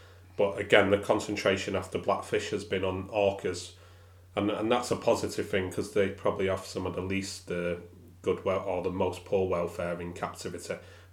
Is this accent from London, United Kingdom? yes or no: no; Manchester, North West England, United Kingdom; growing up in Manchester